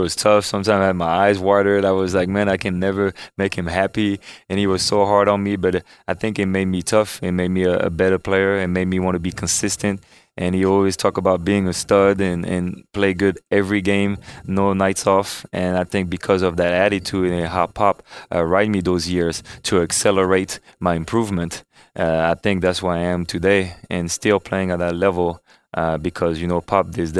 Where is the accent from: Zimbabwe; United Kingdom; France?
France; now in United States; growing up in France and waking up at 3 in the morning and watching the NBA